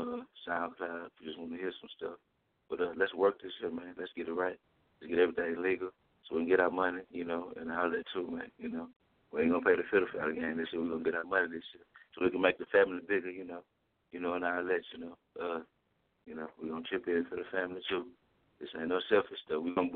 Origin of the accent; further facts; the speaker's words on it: Houston, Texas, United States; I'm from Houston, Texas.